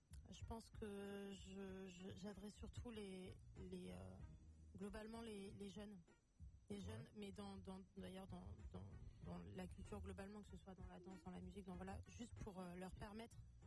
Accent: Nîmes, Occitanie, France; Je viens de Nîmes.

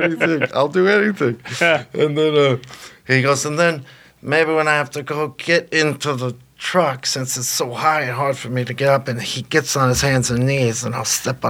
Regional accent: Los Angeles, California, United States; And I was like, oh, I grew up in Los Angeles.

